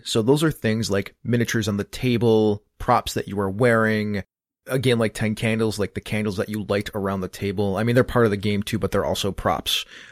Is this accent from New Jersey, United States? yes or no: no; Buffalo, New York, United States; When people wear Zubas, because I'm from Buffalo, or when people paint their faces up with the colors of their team